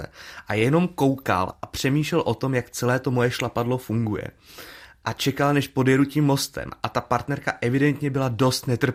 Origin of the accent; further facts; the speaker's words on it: Ostrava, Moravian-Silesian Region, Czechia; also born or lived in Tábor; Já jsem se tam ale pouze narodil. Rovnou po porodu jsem odjel, nebo byl jsem odvezen do Ostravy, kde jsem vyrostl. Ale na střední už jsem chodil do Prahy a na vysokou do Budějovic.